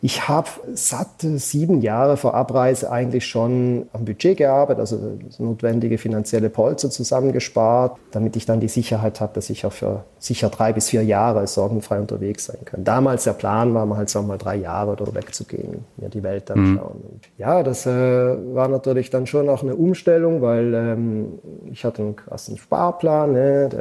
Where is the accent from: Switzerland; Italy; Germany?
Switzerland; Als Schweizer willst du immer schon ein wenig vorplanen, das kriegst du nicht weg.